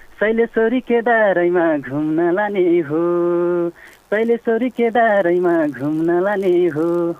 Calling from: Lana, Sudurpashchim Province, Nepal; हजुर, म डोटी लानादेखि

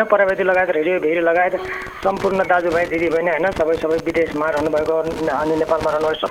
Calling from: Kohalpur, Lumbini Province, Nepal; म त कोहलपुर बाँकेदेखि

